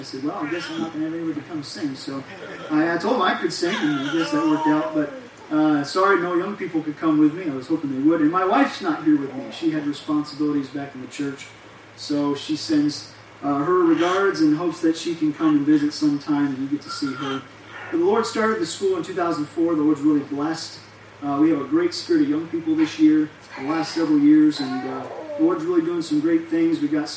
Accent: New York, United States; born there; And I was born in Long Island, New York.

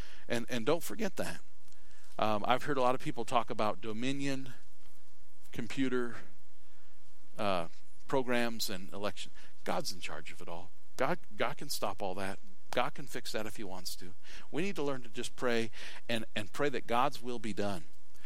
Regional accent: United States; And I don't think it's wrong, as an American, to be critical and to criticize

